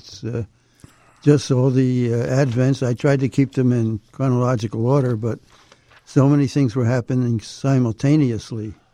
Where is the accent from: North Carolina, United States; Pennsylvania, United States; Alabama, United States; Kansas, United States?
Pennsylvania, United States; Philadelphia; That was in Philadelphia. That's my hometown.